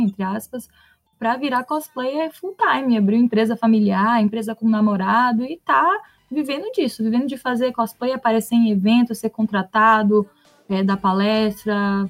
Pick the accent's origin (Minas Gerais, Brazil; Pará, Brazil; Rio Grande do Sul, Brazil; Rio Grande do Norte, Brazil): Minas Gerais, Brazil; E eu ainda sou mineira, então a gente tem uma parcela de representatividade aqui de Minas.